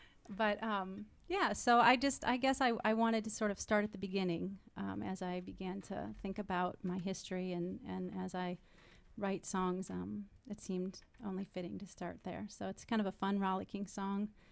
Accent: Michigan, United States; also born or lived in Indiana / Wisconsin; I grew up around the Great Lakes. Michigan was where I was born, and lived a bit in Indiana and Wisconsin.

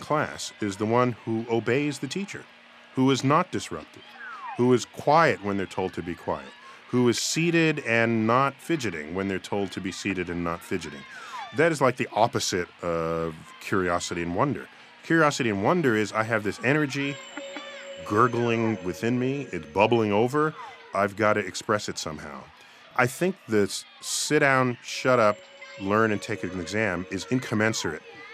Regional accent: Bronx, New York, United States; born there; I was born in the Bronx. I pretty much thought I'd seen all the stars visible.

